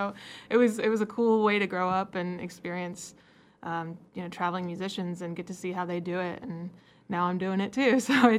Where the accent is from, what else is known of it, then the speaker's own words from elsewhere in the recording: Lupus, Missouri, United States; I grew up right outside Lupus, Missouri, which is a small river town.